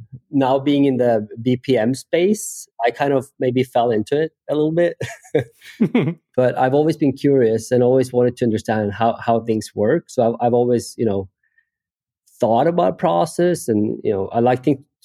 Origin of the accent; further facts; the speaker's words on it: Oslo, Norway; English is a second language; I'm from Oslo, Norway, so I like the airport in Oslo.